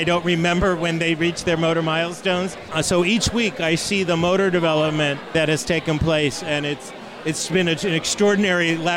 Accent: New York City, New York, United States; Hey, listen. I come from Brooklyn.

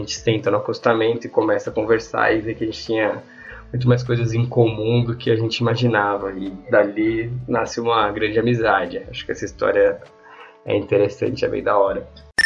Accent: Franco da Rocha, São Paulo, Brazil; Nasci em São Paulo, mas cresci na Grande São Paulo, em Franco da Rocha, Caieiras.

